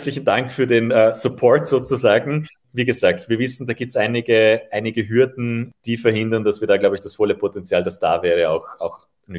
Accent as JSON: {"language": "German", "town": "Mellau", "region": "Vorarlberg", "country": "Austria", "tie": "born or raised there", "said": "Ich bin ja auch Gemeindevertreter in meiner Heimatgemeinde Mellau"}